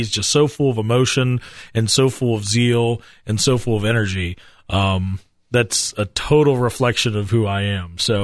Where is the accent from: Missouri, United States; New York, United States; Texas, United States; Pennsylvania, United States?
Pennsylvania, United States; Pittsburgh; Well, I grew up in Pittsburgh. Everyone Catholic there, even though not Catholic.